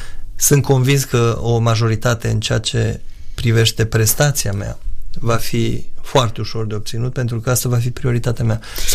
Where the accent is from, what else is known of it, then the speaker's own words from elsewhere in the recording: Dâmbu, Romania; sunt român și sunt mândru de acest lucru, faptul că eu sunt născut aici și am crescut de mic în Dâmbu